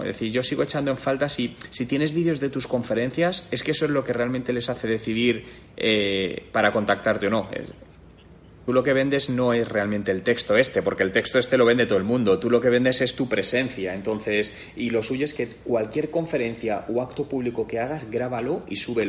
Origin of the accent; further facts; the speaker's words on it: Spain; yo soy de España